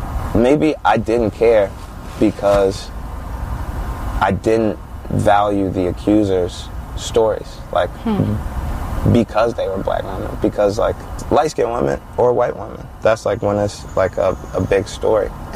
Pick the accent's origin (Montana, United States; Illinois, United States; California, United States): Illinois, United States; Chicago; And I don't know if that's because I'm from Chicago, or because he made great music, or because he's a black man.